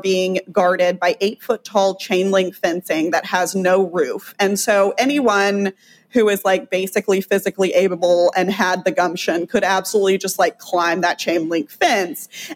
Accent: Texas, United States; Like, I live in Texas. I was raised in Texas. It's just a fascinating state.

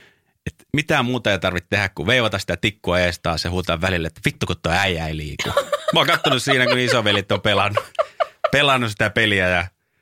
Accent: Raahe, North Ostrobothnia, Finland; oli joku 2 vuotta sitten kavereiden kanssa tuolla kotipuolessa Raahessa.

